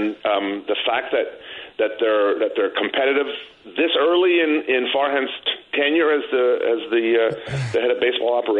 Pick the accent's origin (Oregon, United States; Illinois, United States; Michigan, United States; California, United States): California, United States; San Jose; And I grew up in San Jose in the 1970s